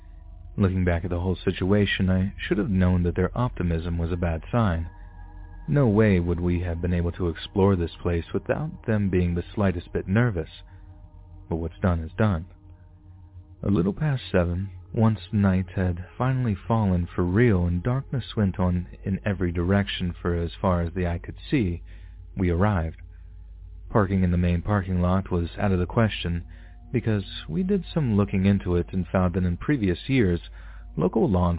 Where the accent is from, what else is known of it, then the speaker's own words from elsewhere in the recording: Illinois, United States; Since we're from Illinois, the popular destination of Bachelor's Grove Cemetery immediately came to mind, and it was settled upon.